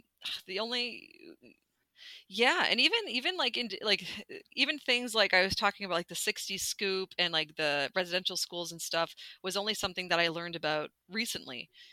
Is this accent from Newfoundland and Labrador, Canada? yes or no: no; Prince Edward Island, Canada; I'm from Prince Edward Island. That's right next door.